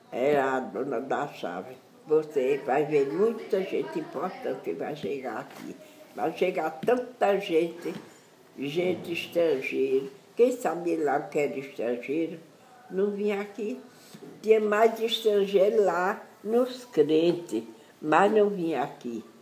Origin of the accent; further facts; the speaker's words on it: Campina Grande, Paraíba, Brazil; Eu sou de Campina Grande.